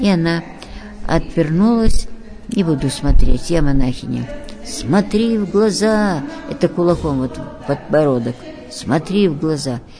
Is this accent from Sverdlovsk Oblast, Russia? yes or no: yes; Yekaterinburg, Sverdlovsk Oblast, Russia; Пришла книга храма Екатеринбурга. Карта моего родного города.